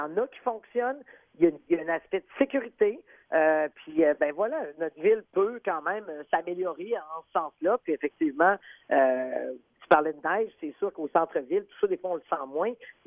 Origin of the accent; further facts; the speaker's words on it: Charlesbourg, Quebec, Canada; moi, j'ai grandi à Charlebourg